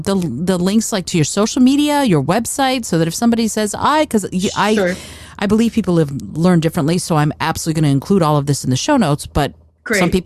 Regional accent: Michigan, United States; The Midwest is a language all its own, for sure. I grew up in Michigan.

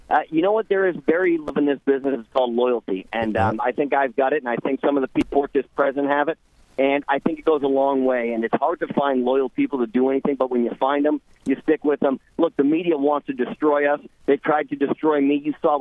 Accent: New Hampshire, United States; but in my home state of New Hampshire, you can't heat your home in the wintertime

